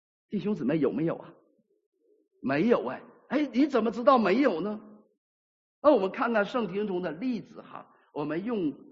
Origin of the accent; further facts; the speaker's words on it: Shenyang, Liaoning, China; 以前我一说我是沈阳人